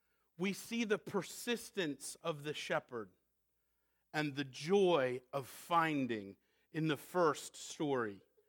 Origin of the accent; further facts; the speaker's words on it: New England, United States; now in Southern United States; I grew up in New England